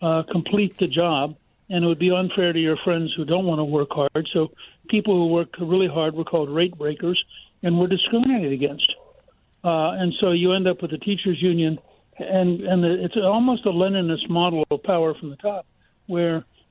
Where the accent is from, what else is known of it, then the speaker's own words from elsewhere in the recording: Harrisburg, Pennsylvania, United States; born there; I was born in Harrisburg, so I was fascinated with it.